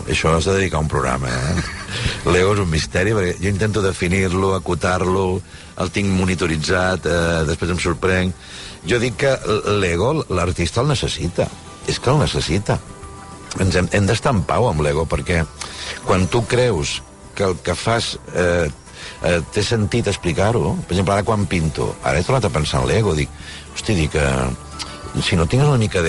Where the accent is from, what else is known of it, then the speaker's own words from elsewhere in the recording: Reus, Catalonia, Spain; now in Barcelona, Spain; Portava 25 anys treballant a Barcelona, que són anys, des que vaig arribar de Reus.